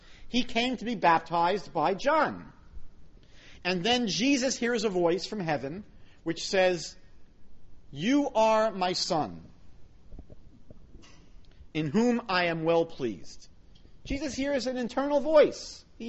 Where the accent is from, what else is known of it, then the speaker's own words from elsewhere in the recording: New York, United States; I grew up in New York saying this in public school, right?